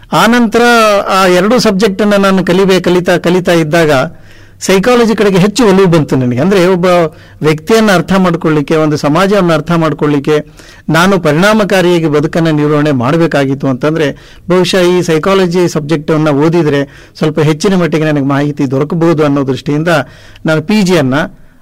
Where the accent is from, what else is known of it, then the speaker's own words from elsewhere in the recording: Ballari, Karnataka, India; also born or lived in Dharwad; now in Mysuru, India; ನಾನು ಮೂಲತಃ ಬಳ್ಳಾರಿಯವನು. ನನ್ನ ಶಾಲೆ, ಕಾಲೇಜು ಮತ್ತು ಪೋಸ್ಟ್ ಗ್ರಾಜುಯೇಷನ್ ಸ್ಟಡೀಸ್ ಎಲ್ಲ ಧಾರವಾಡದಲ್ಲಿ ಆಗಿರುವಂಥದ್ದು, ಕರ್ನಾಟಕ ಯೂನಿವರ್ಸಿಟಿಯಲ್ಲಿ.